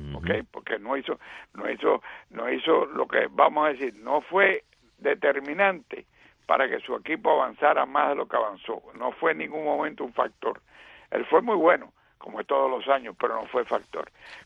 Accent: Cuba; porque somos cubanos

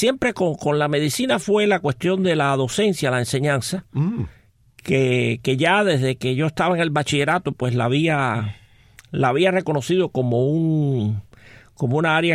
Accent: Havana, Cuba; Nací en La Habana. Nací en el Hospital Militar. Ajá. Y mi familia en aquella época vivía en donde yo crecí durante 11 años, en San Francisco, número 320, en el barrio de Lauton

